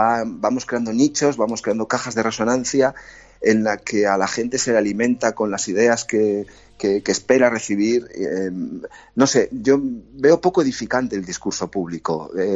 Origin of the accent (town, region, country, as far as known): Irún, Basque Country, Spain; born there